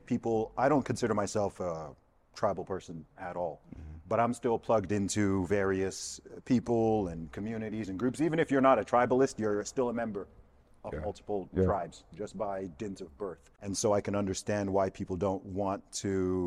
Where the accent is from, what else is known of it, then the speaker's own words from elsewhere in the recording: Saudi Arabia; I grew up in Saudi Arabia, lived there for 20 years.